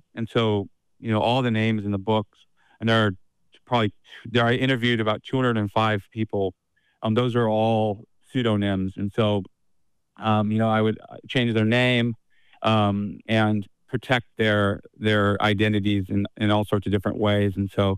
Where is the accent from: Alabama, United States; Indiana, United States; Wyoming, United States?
Wyoming, United States; born there; You know, I was born in Wyoming, and I've long been fascinated just with how the Rocky Mountain West in general is growing and changing.